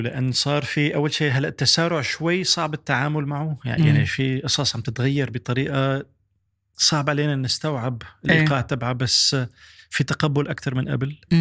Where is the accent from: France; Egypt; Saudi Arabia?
France; also born or lived in Iraq; إيه، لا ولدان بالعراق، وصار لي من كان عمري سنتين تركنا العراق، وحابب أرجع العراق لأنه لما أربيت بفرنسا وكنت أروح على المدرسة العراقية. فمتشرب الثقافة العراقية واللهجة العراقية